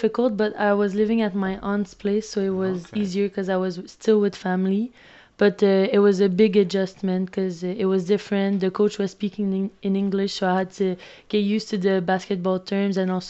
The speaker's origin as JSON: {"language": "English", "town": "Quebec City", "region": "Quebec", "country": "Canada", "tie": "born or raised there", "said": "I grew up in Quebec City, a bit in suburbs in Quebec City, with both my parents, and I have a big sister."}